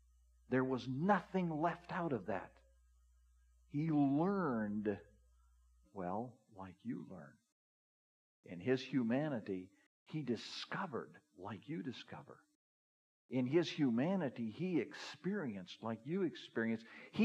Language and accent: English; Wyoming, United States; I grew up in Wyoming, and we were kind of new to these freeways.